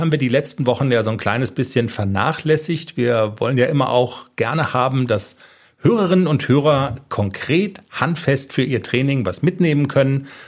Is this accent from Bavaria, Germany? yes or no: no; Darmstadt, Hesse, Germany; Du weißt ja, ich bin in Darmstadt aufgewachsen, die haben mal Fußball-Bundesliga gespielt.